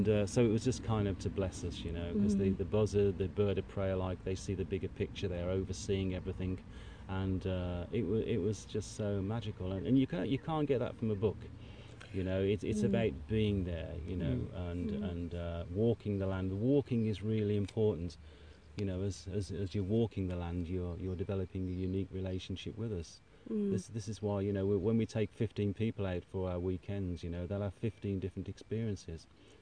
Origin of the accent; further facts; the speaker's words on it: Birmingham, West Midlands, United Kingdom; I'm a Brummie, I'm a city lad